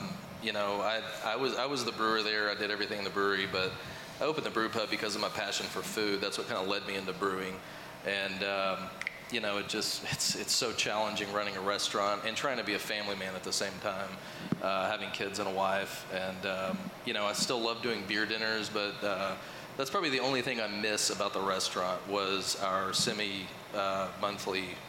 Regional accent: Texas, United States; I'd go hang out with them, and I was the guy from Texas. And now it's like, us from Texas

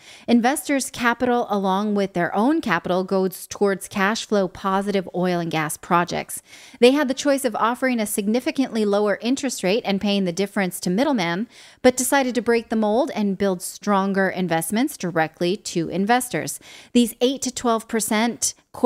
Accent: Hawaii, United States; My grandma used to get it for us for our birthdays because I'm Hawaiian and that's what we do.

